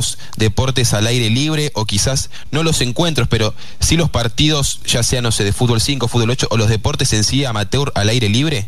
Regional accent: Argentina; siempre los perjudicados en todo el mundo somos los argentinos.

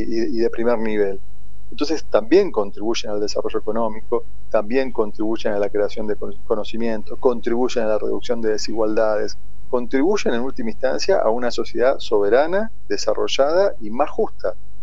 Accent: Argentina; tenemos que estar orgullosos como argentinos

